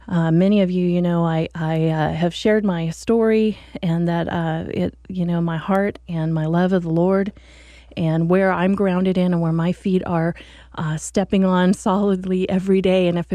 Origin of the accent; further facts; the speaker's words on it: Oregon, United States; moving back to my home state where I've been gone